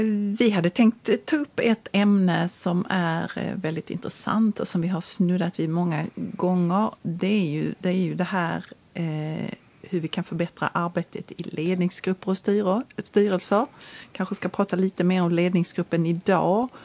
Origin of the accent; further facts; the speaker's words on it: Malmö, Skåne, Sweden; Jag har ju lite mina rötter där, även om jag kommer från Malmö.